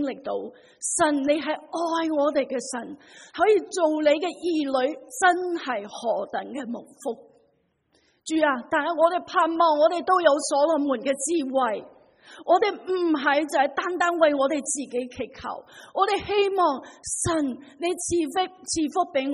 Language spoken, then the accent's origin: Cantonese; China; 我哋都知道我哋中国人系一个祈福嘅民族，我哋都好明白